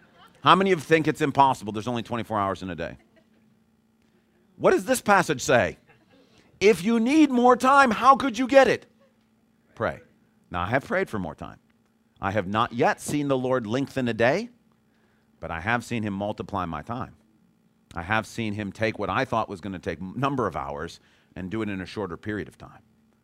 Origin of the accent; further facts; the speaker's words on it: Michigan, United States; I grew up in Calvinist country, okay? West Michigan